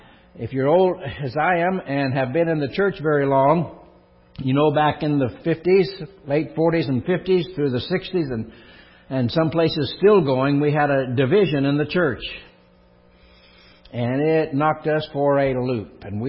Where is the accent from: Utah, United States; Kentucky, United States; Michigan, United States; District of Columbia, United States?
Kentucky, United States; Well, I was brought up in Kentucky, near the racehorse farms.